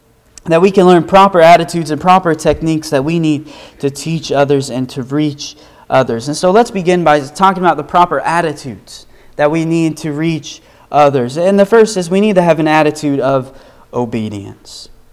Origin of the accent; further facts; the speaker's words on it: Nebraska, United States; I can say that I'm from Nebraska.